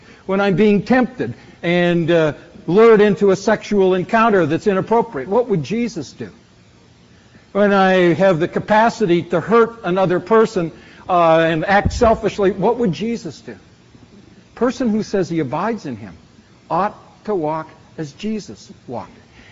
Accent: Vancouver, British Columbia, Canada; When I grew up in Vancouver, we used to have trolley buses.

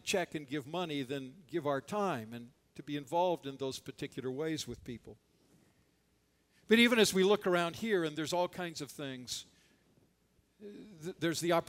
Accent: Canada; because I came from Canada, our political thing was very different.

